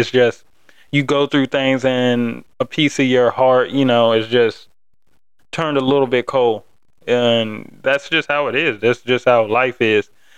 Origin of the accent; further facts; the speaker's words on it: Isle of Wight, Virginia, United States; also born or lived in Richmond; we moved from Richmond back kind of to where I'm from, Isle of Wight, and we built a house.